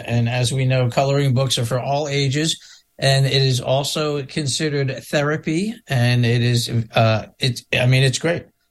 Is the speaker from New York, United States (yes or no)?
yes; New York, United States; And, you know, growing up in New York and occasionally be, you know, in Manhattan